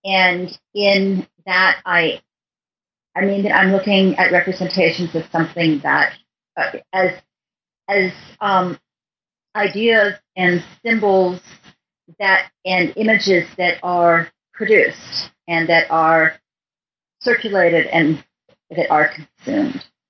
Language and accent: English; Denver, Colorado, United States; I grew up in Denver, Colorado, and I went to Colorado College, where I got a BA in philosophy.